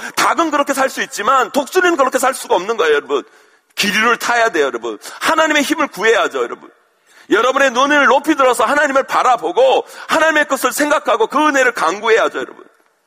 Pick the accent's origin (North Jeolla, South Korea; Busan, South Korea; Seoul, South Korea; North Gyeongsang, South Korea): Seoul, South Korea; born there; 저는 서울에서 태어났지만, 우리 아버님 고향이 충청남도 논산인데, 제가 겨울방학, 여름방학 되면 항상 시골에 갔어요.